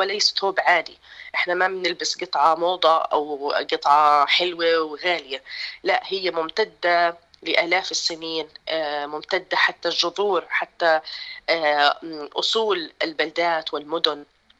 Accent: Palestine; وهي الأشياء أكيد تستفزنا إحنا كفلسطينيين، أصحاب الحكاية الأولى وأصحاب القضية وأصحاب الأرض.

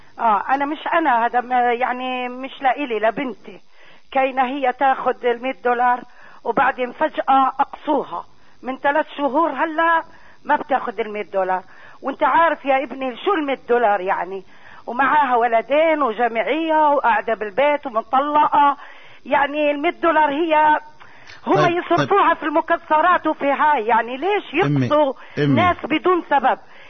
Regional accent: Algeria; now in Gaza, Palestine; انا جزائريه وعايشه في غزه. وانا يعني غزه بلدي الثاني

